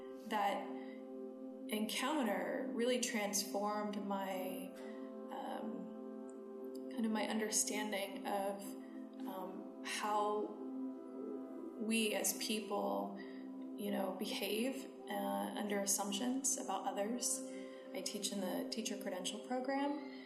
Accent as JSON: {"language": "English", "town": "Fresno", "region": "California", "country": "United States", "tie": "born or raised there", "said": "I'm from Fresno. I grew up here in the Central Valley. My parents also grew up here in California. They're first generation American."}